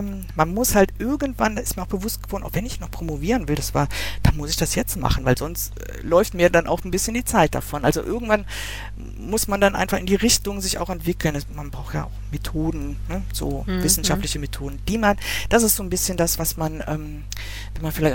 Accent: Bavaria, Germany; Also ich komme aus dem Münchner Bereich.

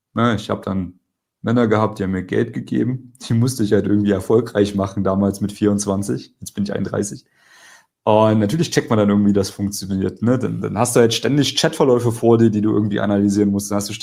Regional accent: East Germany, Germany

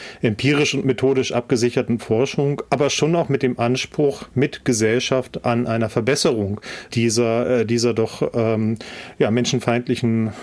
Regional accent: Arnstadt, Thuringia, Germany; Ich bin in Thüringen aufgewachsen. aufgewachsen in einer Kleinstadt oder nahe einer Kleinstadt, Arnstadt

